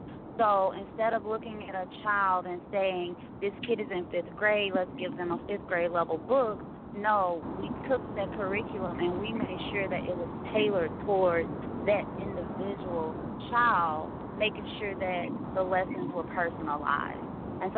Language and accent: English; Houston, Texas, United States; Ms. Globy is saying that I am from Irvine because I just left Irvine where I organized a music conference, but I'm actually from Houston, and she knows that.